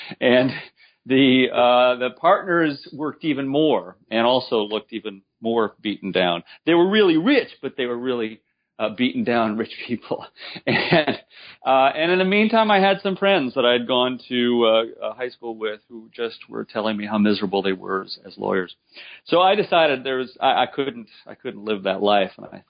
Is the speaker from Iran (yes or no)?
no; Indiana, United States; born there; also born or lived in Ohio / Kentucky / Michigan / New Jersey; I was born in Indiana and moved around quite a bit. I never lived any place more than 3 years at a time because my dad was a preacher.